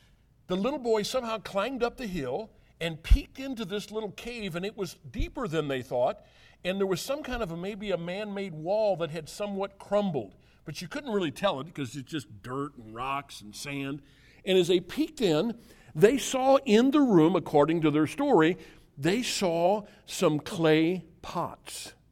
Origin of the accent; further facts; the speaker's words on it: Mississippi River, United States; I grew up in the Mississippi River.